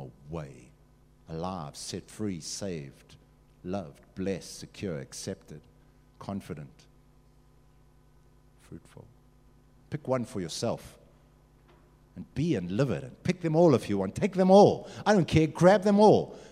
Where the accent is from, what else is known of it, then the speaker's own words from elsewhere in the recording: South Africa; I'm a South African, I'm a white South African